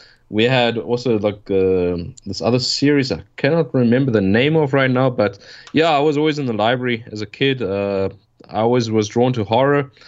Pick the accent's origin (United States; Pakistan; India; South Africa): South Africa; I was born in 1987, but growing up in South Africa, our TV was a little bit behind by like 5 years or something.